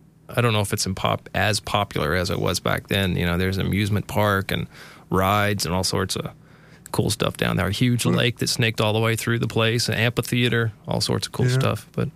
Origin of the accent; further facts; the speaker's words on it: Phoenix, Arizona, United States; I don't remember being bothered by the heat when I was a youngster growing up in Phoenix.